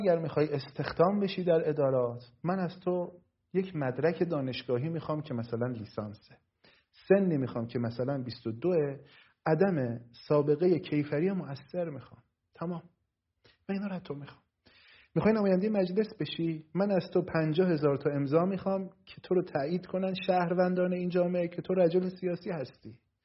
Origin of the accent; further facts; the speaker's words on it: Iran; او همونقدر ایرانیه که من ایرانیم، همونقدر ایرانیه که دیگران ایرانیان.